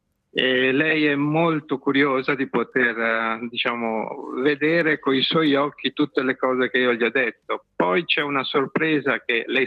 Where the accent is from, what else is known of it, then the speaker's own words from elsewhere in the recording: Sweden; Italian is a second language; Una volta ho detto: io vengo dalla Svezia, e la persona ha detto: ah, dalla Svezia, vicino, diciamo, in Liguria.